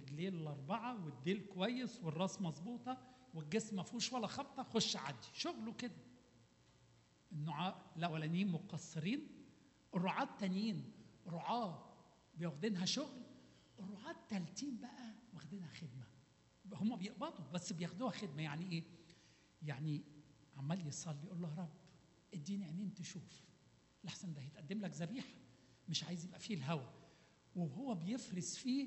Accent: Egypt; عارفين عندنا في مصر يقول له كرمش له عشرينية كده

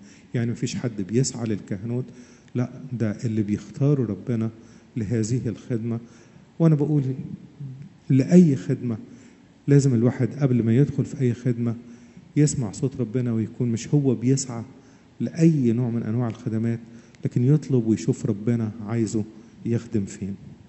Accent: Egypt; عندنا في مصر

